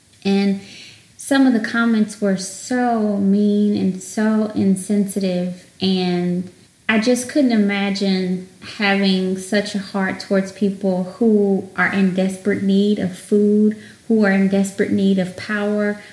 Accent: Dallas, Texas, United States; Some of you may not know, but I was born and raised here in Dallas.

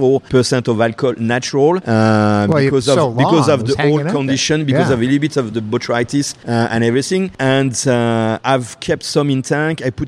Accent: Bourgogne-Franche-Comté, France; moved away as an adult; now in Canada; of course, I'm from Burgundy. So, of course, you have lots of Pinot Noir. But being from Burgundy, I'm more a Chardonnay winemaker.

